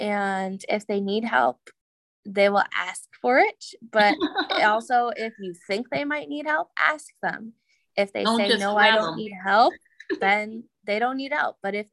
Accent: Florida, United States; also born or lived in New Jersey; I grew up in Florida, but I was born in Jersey, and that's what my family's always called it.

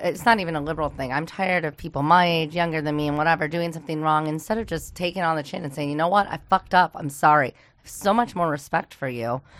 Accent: Midwest, United States; Look, I'm from the Midwest.

